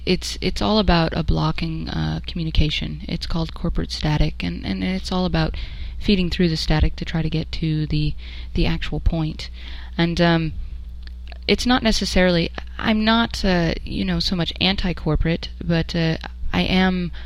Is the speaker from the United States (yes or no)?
yes; New Jersey, United States; born there; also born or lived in Ohio / Minnesota / San Antonio; now in Dallas, United States; I was born in New Jersey. I've lived in Ohio. I have lived in Minnesota. I've lived in San Antonio twice.